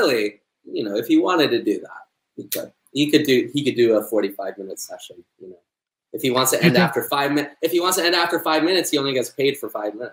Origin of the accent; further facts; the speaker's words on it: United States; I like convenience, pragmatism, maybe because I'm American.